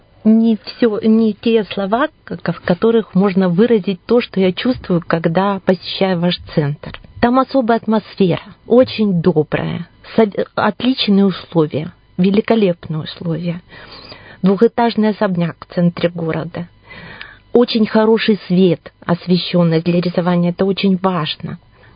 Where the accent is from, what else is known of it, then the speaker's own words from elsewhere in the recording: Ilantsy, Irkutsk Oblast, Russia; Я уроженка местного Ольхонского района, села Иланцы.